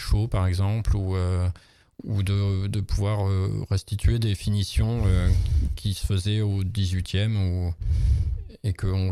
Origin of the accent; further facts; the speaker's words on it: France; moved away as an adult; quand je suis parti à 20 ans, je voulais être un citoyen irlandais. Je voulais pas qu'on me reconnaisse en tant que Français.